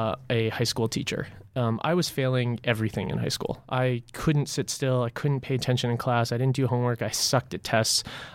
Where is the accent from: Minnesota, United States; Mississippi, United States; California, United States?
California, United States; Los Angeles; also born or lived in Rochester, United States; I grew up in Los Angeles, but then traveled around a lot as I went from failing college to failing college to failing college.